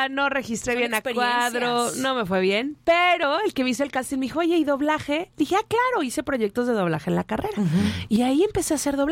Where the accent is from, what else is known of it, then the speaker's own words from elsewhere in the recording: Mazatlán, Sinaloa, Mexico; moved away as an adult; now in Monterrey, Mexico; ya tenía como un mini espacio en la radio en Mazatlán, porque soy de Mazatlán, Sinaloa